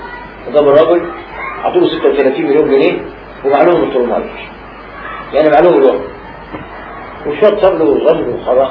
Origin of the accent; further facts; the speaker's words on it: Alexandria, Alexandria Governorate, Egypt; كان عندنا في اسكندرية بس ثلاثة وقت واحد معيدين في الجامعة، كل اسكندرية